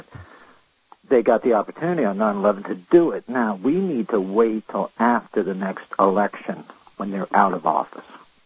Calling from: North Carolina, United States; I'm calling you from North Carolina, and I do teach also

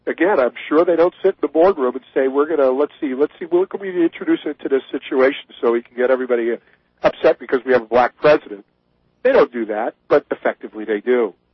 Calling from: New Hampshire, United States; and I live in New Hampshire, by the way, I'm calling you from New Hampshire.

